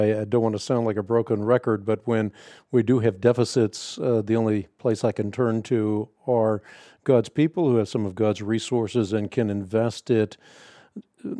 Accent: Netherlands; I'm Dutch. I was born in Holland

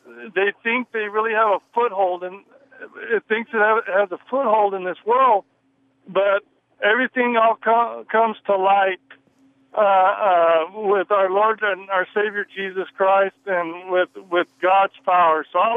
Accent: El Paso, Texas, United States; now in Houston, United States; I'm actually from El Paso. I gave him the wrong information. Don't want to discredit where I'm from

